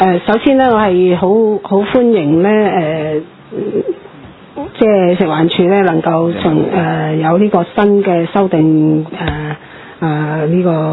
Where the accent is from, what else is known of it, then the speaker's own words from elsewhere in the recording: China; 根本就唔適合現時我哋中國人嘅街市